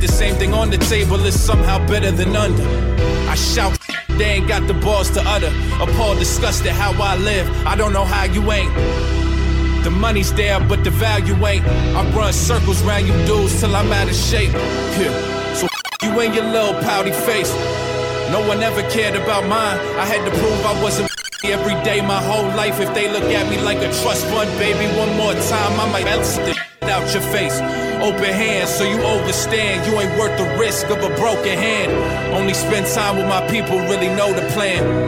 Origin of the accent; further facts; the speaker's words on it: New York, United States; I'm from New York, we was taught not to feed the birds